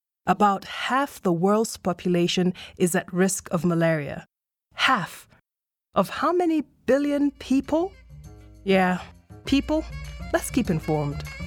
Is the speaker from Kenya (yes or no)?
yes; Nairobi, Kenya; See, I grew up in Kenya, one of the countries where this vaccine program is currently in effect. Though Nairobi, the city I grew up